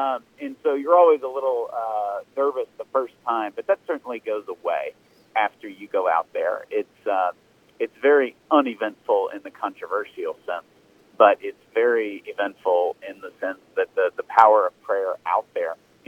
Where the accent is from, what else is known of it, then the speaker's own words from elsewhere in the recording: Texas, United States; I'm from East Texas. You know, there wasn't an abortion facility in my town